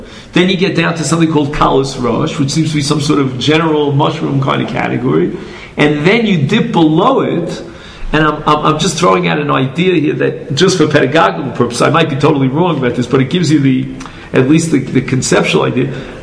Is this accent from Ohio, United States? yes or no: no; New York, United States; I always, because I'm a New Yorker, so I always think of what's called Ocean Parkway.